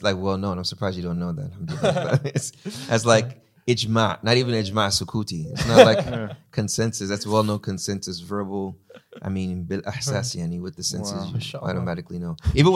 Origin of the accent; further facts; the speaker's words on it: Houston, Texas, United States; So born and raised in Houston.